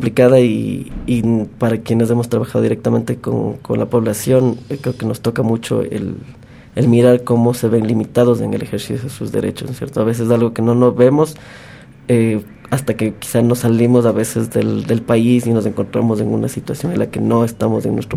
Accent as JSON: {"language": "Spanish", "country": "Ecuador", "said": "Y yo creo que como ecuatorianos ahí tenemos"}